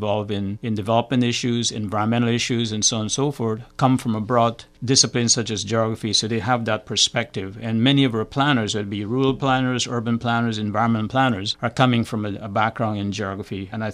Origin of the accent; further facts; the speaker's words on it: Guyana; I mean, I grew up in Guyana, a very poor country back then, using an oil lamp with kerosene in a bottle